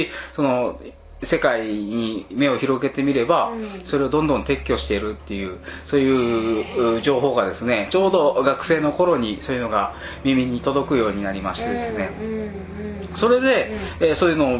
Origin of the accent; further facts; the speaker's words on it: Kagoshima, Japan; 鹿児島の出身なんですけど、うん、まあ、近所にいい川があったんで、ちっちゃい川なんですけどね